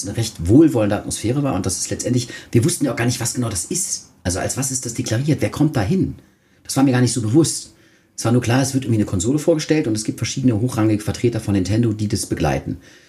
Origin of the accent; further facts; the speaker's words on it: Klingelbach, Rhineland-Palatinate, Germany; wir kommen aus Klingelbach, so, also heißt das Dorf, aus dem ich damals kam.